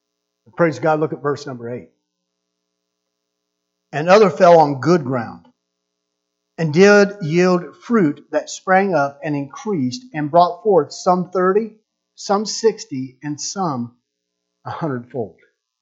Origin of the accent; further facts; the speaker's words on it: Mapleton, Illinois, United States; The house where I grew up in Mapleton, Illinois, it was a double lot.